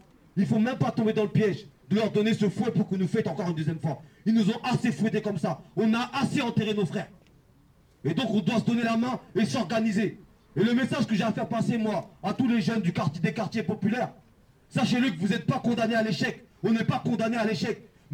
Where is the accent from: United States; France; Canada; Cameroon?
France; Champs-sur-Marne, Île-de-France; moi, je suis originaire de Champs-sur-Marne.